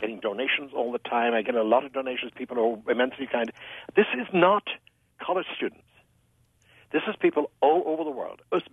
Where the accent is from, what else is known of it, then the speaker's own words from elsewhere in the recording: Ireland; now in United States; You know, in Ireland, when I grew up in Ireland